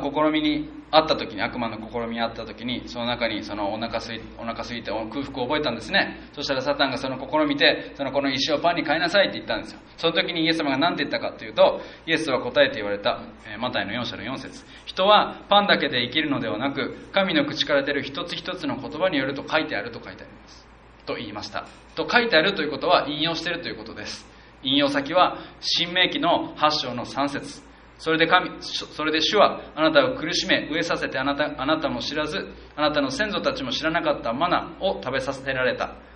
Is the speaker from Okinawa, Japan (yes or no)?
yes; Okinawa, Japan; 沖縄人ですからね。僕も豚好きです。